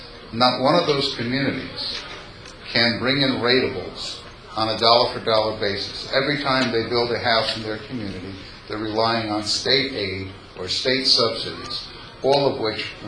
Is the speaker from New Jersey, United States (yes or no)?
yes; Paterson, New Jersey, United States; now in Hawthorne, United States; I'm from Hawthorne, New Jersey, but originally here from Patterson.